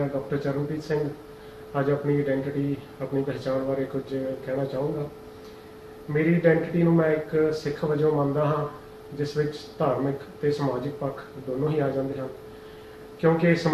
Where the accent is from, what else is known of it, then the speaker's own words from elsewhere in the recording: Amritsar, Punjab, India; now in Melbourne, Australia; Melbourne ਦਾ ਵਾਸੀ ਹਾਂ ਜੀ। ਪਿਛਲੇ 11 ਸਾਲਾਂ ਤੋਂ ਜੰਮਪਲ ਮੈਂ ਅੰਮ੍ਰਿਤਸਰ ਸਾਹਿਬ ਦਾ, ਇੰਡੀਆ ਤੋਂ।